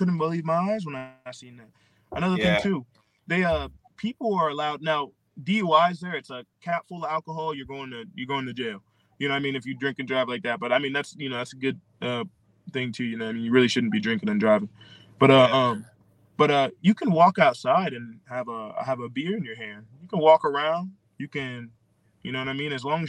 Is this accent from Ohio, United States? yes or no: no; Philadelphia, Pennsylvania, United States; And I'm like, oh, no, I'm from Pennsylvania. Philadelphia.